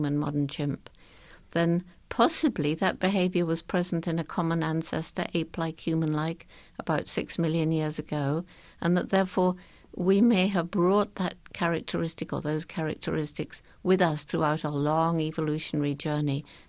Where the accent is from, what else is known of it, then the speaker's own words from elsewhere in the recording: England, United Kingdom; moved away as an adult; I was straight out from England